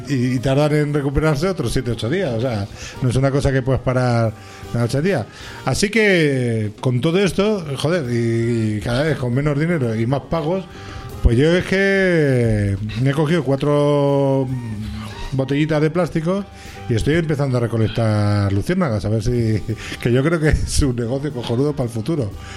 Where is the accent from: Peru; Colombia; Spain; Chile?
Spain; Entonces, pues yo, como todo español, he tomado mis decisiones.